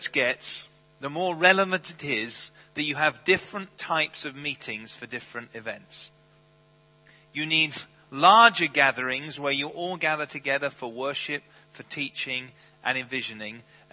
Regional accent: United Kingdom; So as a British pastor, I have to take the risk

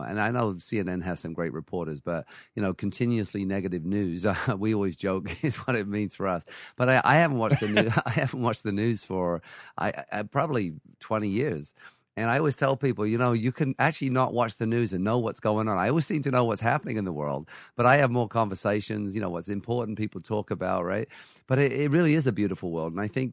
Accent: England, United Kingdom; now in Canada; my wife's Swedish and I'm from England. We live in Canada

